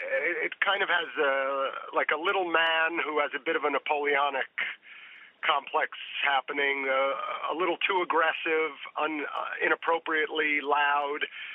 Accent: Ukraine; We're from the Ukraine, so

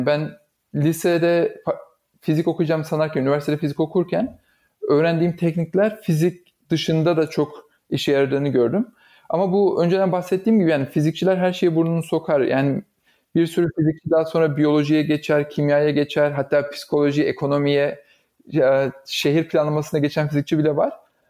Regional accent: Dinar, Afyonkarahisar, Turkey; also born or lived in İzmir; Ben yani İzmir'de doğdum ama hemen yani daha çok küçükken, 2 yaşındayken falan biz taşındık. Ben aslında ilkokula Afyon'da bile değil, Afyon'un ufak bir ilçesinde gittim. Dinar diye bir ilçesi vardı. Deprem sayesinde biliniyor olabilir. Hatta biz de deprem yüzünden ayrıldık.

